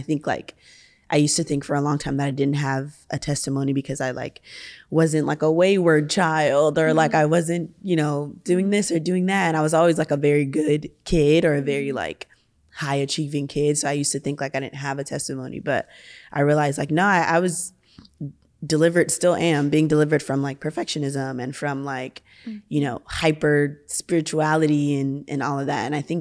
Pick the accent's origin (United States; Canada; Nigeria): Nigeria; So I'm Nigerian. So I grew up in a Nigerian church.